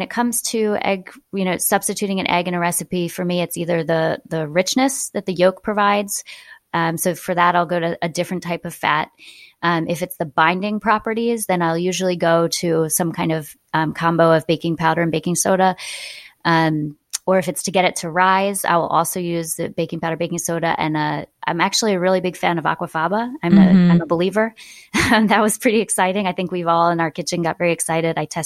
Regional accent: Pennsylvania, United States; Rich and I grew up with in the Philadelphia suburbs

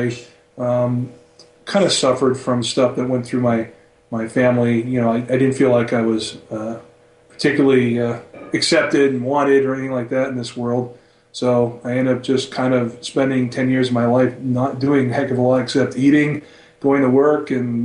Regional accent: Maine, United States; moved away as an adult; I'm originally from Maine. I was born there. I lived there 23 years. And then I moved to Massachusetts for work, basically.

